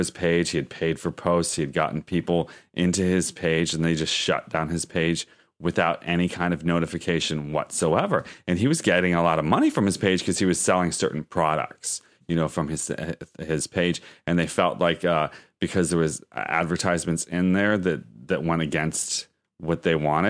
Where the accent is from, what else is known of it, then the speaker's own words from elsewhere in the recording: Pennsylvania, United States; Now, the weird thing about this to me is I'm from Pennsylvania, actually not too far from where, you know, Punxsutawney Phil is from, the groundhog.